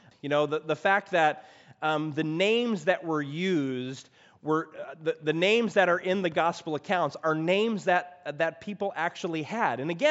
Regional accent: Midwest, United States; This is not California, because I was from the Midwest

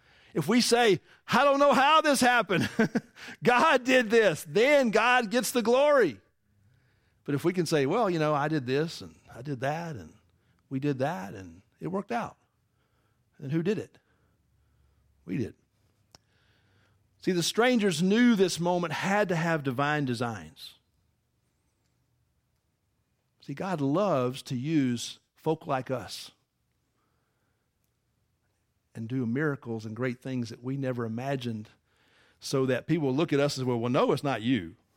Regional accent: Atlanta, Georgia, United States; I'm a big city kid, I'm from Atlanta.

